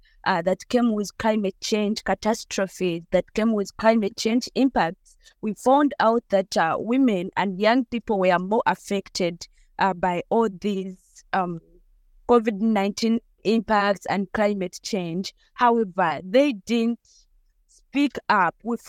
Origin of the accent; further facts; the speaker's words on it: Uganda; I come from Uganda. I'm an accountant by profession.